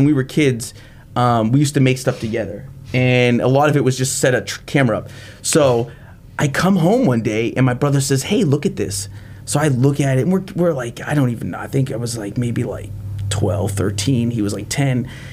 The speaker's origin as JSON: {"language": "English", "town": "St. Petersburg", "region": "Florida", "country": "United States", "tie": "born or raised there", "said": "because we grew up lower middle class. We had no connections. We grew up in a household where there was drugs. We grew up in South St. Pete as well."}